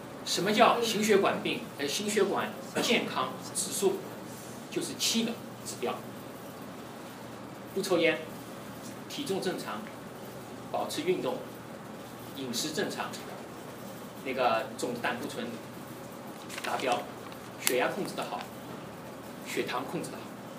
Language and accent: Chinese; China; now in United States; 特别是我们都是中国人，对不对？我们关心我们自己在美国的中国人